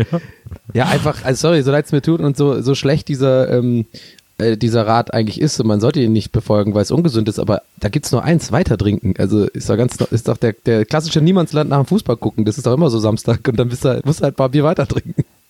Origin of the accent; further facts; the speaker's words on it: Ireland; German is a second language; Ich bin Ire.